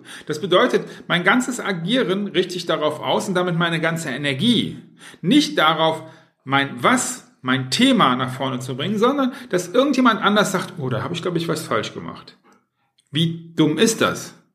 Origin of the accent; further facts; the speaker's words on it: Düsseldorf, North Rhine-Westphalia, Germany; ich komme aus Düsseldorf